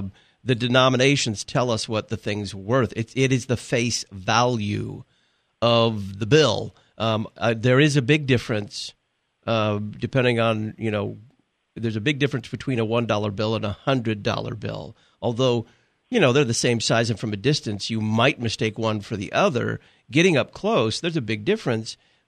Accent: the South, United States; I grew up in the Bible Belt. People were proud Baptists.

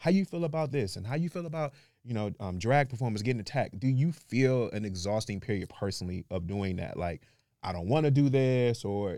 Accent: Detroit, Michigan, United States; I'm from Detroit, though. That's totally fine.

